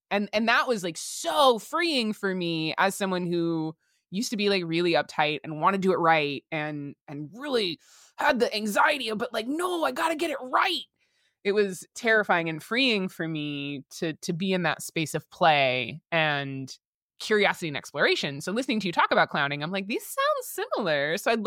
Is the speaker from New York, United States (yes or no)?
no; Las Vegas, Nevada, United States; moved away; Growing up in Las Vegas did a number on me as a like as at the time, like a gender nonconforming female.